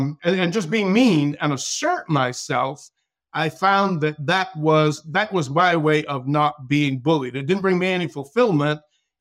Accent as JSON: {"language": "English", "region": "Massachusetts", "country": "United States", "tie": "born there", "said": "Of course, I was born in Massachusetts, and long story short, and this is pretty wild, both of my parents died before I was 13 years old."}